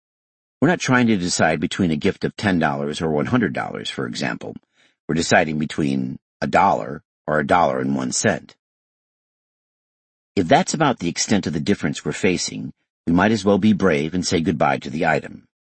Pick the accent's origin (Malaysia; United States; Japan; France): Japan; Kagawa; moved away as an adult; also born or lived in Tokyo; I left my hometown in Kagawa Prefecture when I enrolled at a university in Tokyo.